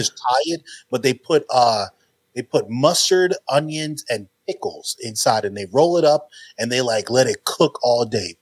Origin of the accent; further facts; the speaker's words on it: Panama; also born or lived in New Jersey, United States; So, I say I'm from Panama because I was born in Jersey, but I grew up. I spent a lot of my adolescent years in Panama.